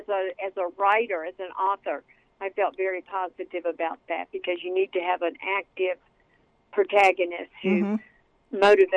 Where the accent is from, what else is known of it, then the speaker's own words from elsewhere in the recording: Nashville, Tennessee, United States; She was modeled after a woman who was my horseback riding teacher when I was growing up in Nashville.